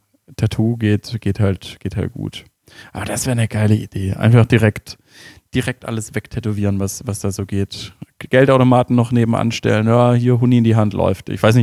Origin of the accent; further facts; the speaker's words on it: Stuttgart, Baden-Württemberg, Germany; und das finde ich dann halt als Stuttgarter